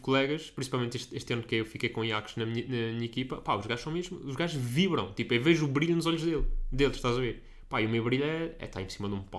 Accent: Azores, Portugal; now in Coimbra, Portugal; me vim dos Açores, em que já havia muito contacto com o hospital, quando fui para Coimbra e perdi esse contacto.

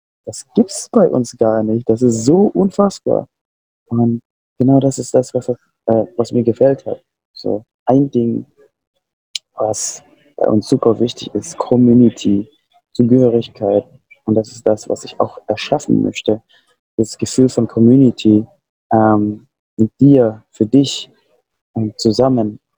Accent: West Java, Indonesia; first language Sundanese; German is a second language; Also ich rede aus meinem Heimatland, wo ich herkomme, ist auch andere Sprache und das ist Sundanesisch.

